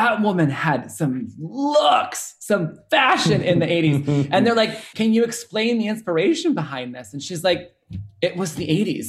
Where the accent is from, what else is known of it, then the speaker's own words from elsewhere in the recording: Chicago, Illinois, United States; I grew up in the Midwest in Chicago.